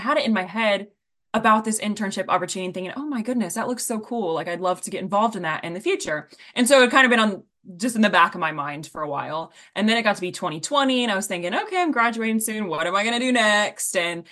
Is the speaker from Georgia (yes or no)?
no; Nashville, Tennessee, United States; And I grew up in Nashville, Tennessee. And so I wasn't close to the ocean at all.